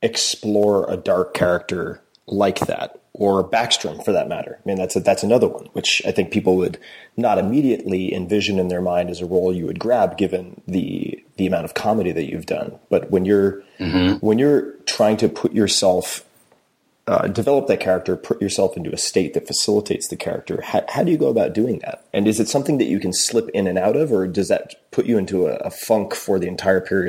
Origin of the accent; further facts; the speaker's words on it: New York, United States; Yeah, I'm from Long Island. F-bombs are fun.